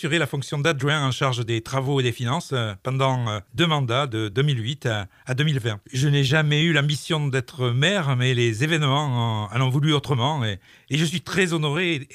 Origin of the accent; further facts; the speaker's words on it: Villeréal, Nouvelle-Aquitaine, France; also born or lived in Paris; je suis né et j'ai grandi à Villeréal, où ma famille a ses racines. Et après mes études, je suis parti à Paris, où j'ai fait une partie de ma carrière professionnelle comme cadre à EDF.